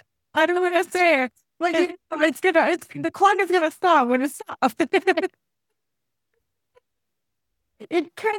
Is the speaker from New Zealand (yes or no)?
no; Puerto Rico; I come from Puerto Rico, and I was telling a bunch of people, because I'm from the island